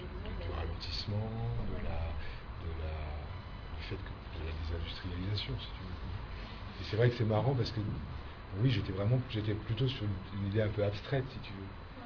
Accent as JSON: {"language": "French", "region": "northern France", "country": "France", "said": "Enfin, moi, je viens du nord de la France, donc si tu veux..."}